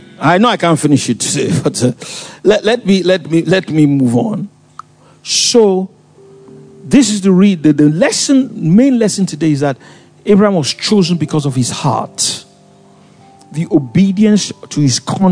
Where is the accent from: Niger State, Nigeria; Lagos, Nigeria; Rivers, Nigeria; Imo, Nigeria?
Lagos, Nigeria; You know, I came from Lagos.